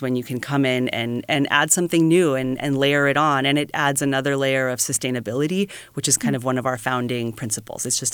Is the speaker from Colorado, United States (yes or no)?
no; New Mexico, United States; I had a friend who was an intern at the farm who I grew up with in New Mexico